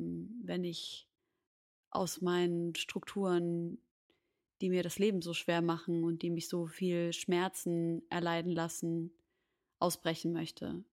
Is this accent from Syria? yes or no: yes; Syria; German is a second language; now in Germany; und eben Syrien als meine Heimat hat ja schon sehr, sehr viel losgetreten.